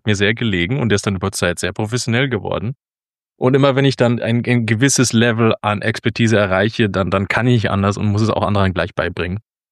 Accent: Austria; also born or lived in Germany; now in Netherlands; ich bin ganz wild gemischt. Also ursprünglich komme ich aus Österreich. Ich habe auch zwischendurch in Deutschland gelebt und jetzt lebe ich schon seit 10 Jahren in den Niederlanden. Also durchschnittlich könnte man mich schon in Deutschland platzieren.

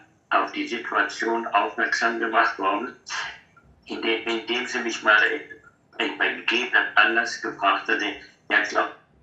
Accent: Essen, North Rhine-Westphalia, Germany; 1926, also bin 98 jetzt, geboren in Essen. Meine ganze Jugend verlebt

